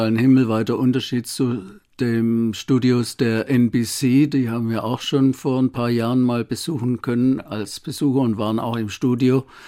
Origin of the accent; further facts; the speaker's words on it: Baden-Württemberg, Germany; now in Namibia; dazu. Auch aus Namibia, aber ursprünglich aus Schwaben.